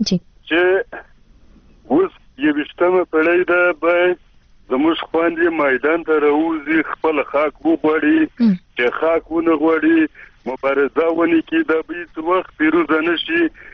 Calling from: Tehran, Tehran Province, Iran; یم د ایران د تهران څخه ټلیفون پلیږم.

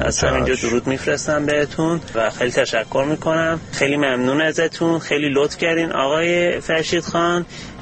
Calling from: Birmingham, West Midlands, United Kingdom; از برمینگهام انگلستان با تماس میگیرم. اصلیت بختیاری دارم،

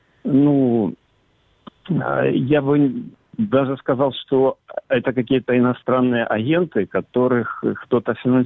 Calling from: Sievierodonetsk, Luhansk Oblast, Ukraine; Я із Сєвєродонецька.

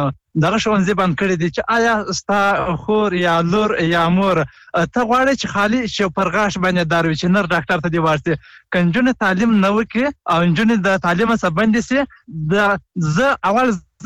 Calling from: Helmand, Afghanistan; د هلمند ولایت نه.

